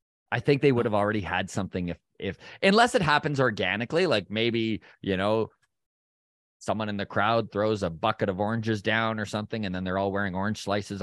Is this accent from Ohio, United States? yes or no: yes; Cleveland, Ohio, United States; I'm from Cleveland, and I got to say, I've never seen Guardian fans act this way towards their superstars.